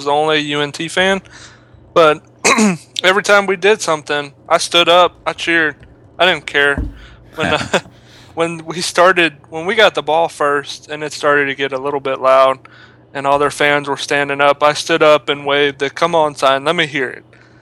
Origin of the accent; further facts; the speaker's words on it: Schulenburg, Texas, United States; I was down in my hometown, Schulenburg, picked up my dad, and then we went to the game.